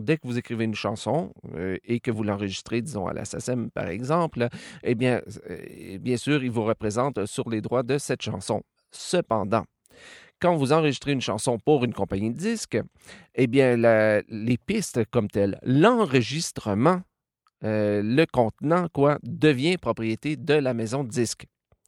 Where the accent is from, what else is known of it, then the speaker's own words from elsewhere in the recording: Quebec, Canada; je suis Québécois, donc je vis au Canada.